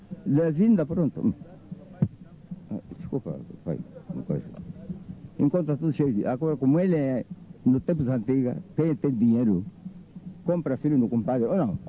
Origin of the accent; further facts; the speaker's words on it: Viana, Luanda, Angola; born there; Eu nasci já na Viana! 5 de maio de 1970 na Viana!